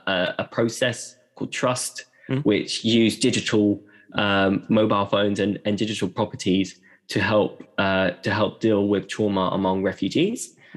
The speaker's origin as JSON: {"language": "English", "country": "Eritrea", "said": "I'm from Eritrea. So Eritrea, which is in East Africa, just above Ethiopia."}